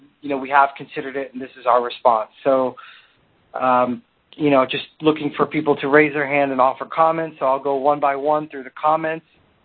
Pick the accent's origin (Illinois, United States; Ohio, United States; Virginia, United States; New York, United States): New York, United States; I'm originally from New York, so I tend to talk very quickly.